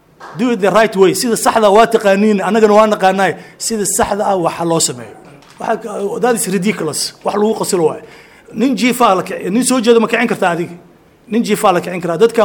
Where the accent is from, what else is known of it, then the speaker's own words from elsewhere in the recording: Hirshabelle, Somalia; Waxaan ka soo jeedaa goboladan hadda maamulka loo yigleelayo ama loo sameynayo ee la yiraahdo Jowhar iyo Hiiraan ayaan ka soo jeednaa.